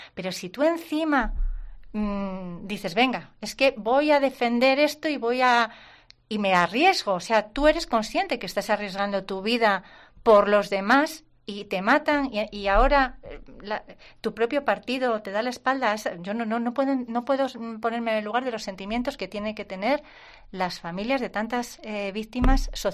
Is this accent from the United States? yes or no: no; Santander, Cantabria, Spain; porque los que somos de aquí de Santander sabemos dónde estaba